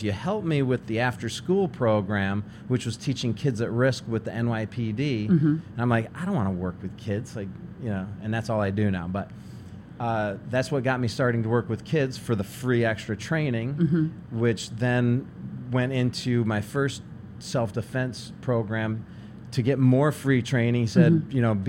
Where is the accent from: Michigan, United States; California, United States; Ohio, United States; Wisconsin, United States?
Michigan, United States; now in New York, United States; All right, so … Mm-hmm. You know, I'm from Michigan originally.